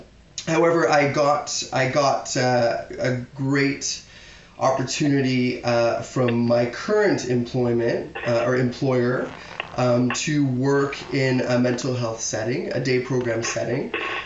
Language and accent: English; Toronto, Ontario, Canada; I was born in Toronto, so I'm right from the city. I've seen it grow with all sorts of wonderful people, diverse people. I am of Portuguese descent. I'm a first-generation Canadian.